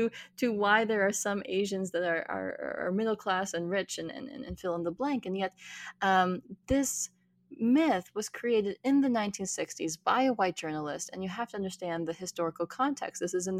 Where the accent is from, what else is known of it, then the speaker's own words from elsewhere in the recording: Minnesota, United States; Even sometimes when I tell people, I'm from Minnesota, there's a follow-up question of like, but weren't you born in India?